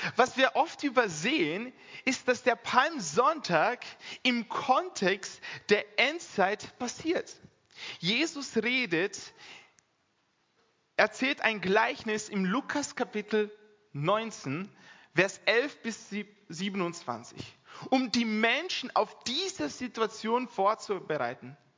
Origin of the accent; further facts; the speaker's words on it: Brazil; now in Austria; ich bin mit der Carla verheiratet. Ursprünglich komme ich eigentlich aus Brasilien.